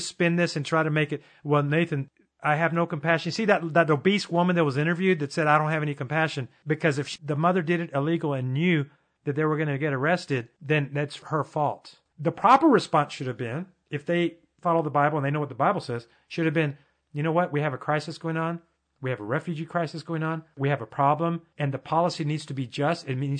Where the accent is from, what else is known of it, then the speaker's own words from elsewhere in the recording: Spain; I'm Hispanic. I'm from Spain